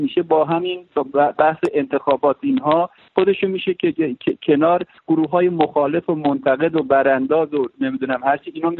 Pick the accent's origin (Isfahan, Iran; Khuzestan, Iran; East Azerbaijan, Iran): East Azerbaijan, Iran; Sarab; من بچه یکی از روستاهای شهرستان سراب هستم